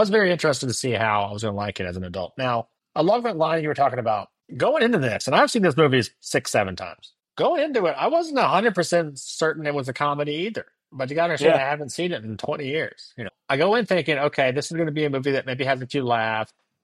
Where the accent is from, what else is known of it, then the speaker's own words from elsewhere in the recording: Alabama, United States; Full disclosure, I'm from Alabama. So as a kid from Alabama, you know, I was 10 years old when this came out.